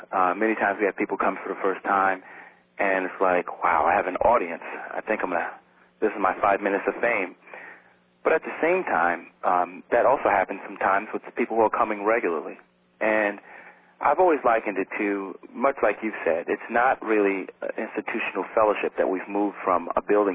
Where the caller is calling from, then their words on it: South Bend, Indiana, United States; I'm calling from South Bend, Indiana.